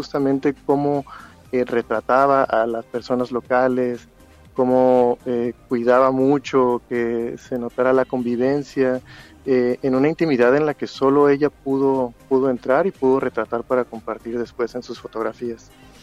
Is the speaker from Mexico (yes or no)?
yes; Mexico; un bocho es como le decimos en México a este Volkswagen clásico.